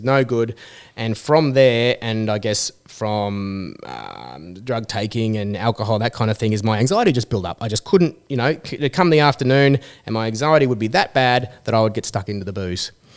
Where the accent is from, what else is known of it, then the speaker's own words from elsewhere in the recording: Gold Coast, Queensland, Australia; I did have a little bit of experience with cannabis growing up on the Gold Coast, surfing and smoking and that kind of thing.